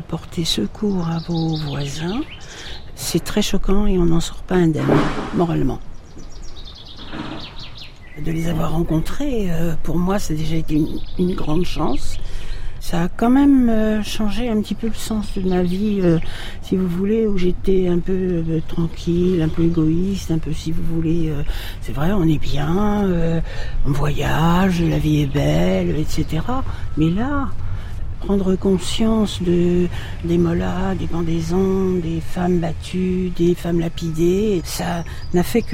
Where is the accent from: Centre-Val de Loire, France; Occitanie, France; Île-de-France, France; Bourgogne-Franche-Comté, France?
Île-de-France, France; Auvers-sur-Oise; born there; Je vis ici depuis 35 ans. Je suis née à Auvers-sur-Oise.